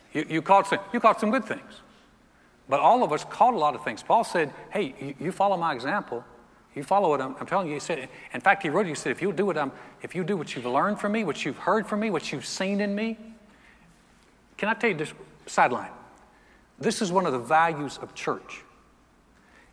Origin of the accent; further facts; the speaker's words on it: the South, United States; I'm like, I'm from the South. We don't do that.